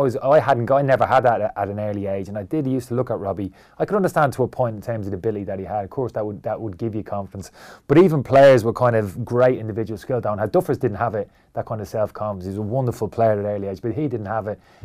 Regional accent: Dublin, Leinster, Ireland; We never were growing up in Dublin.

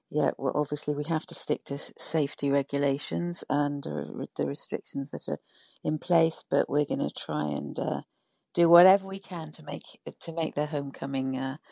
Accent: United Kingdom; moved away as an adult; now in Ireland; I'm from the UK, and my husband is Irish, and we came to live in West Cork, where my husband's dad is from, about 16 years ago now.

